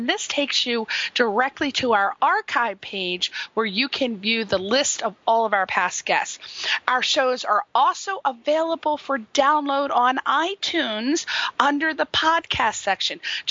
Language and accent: English; East Coast, United States; Well, that's because I'm from the East Coast